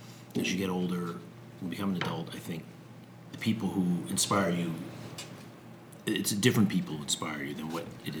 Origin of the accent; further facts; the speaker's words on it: Hamden, Connecticut, United States; I grew up in Hamden, not too far from here.